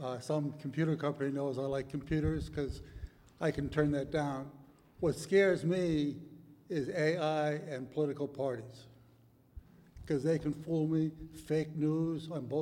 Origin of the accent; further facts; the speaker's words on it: Harpswell, Maine, United States; from Cundy's Harbor, which is in Harpswell.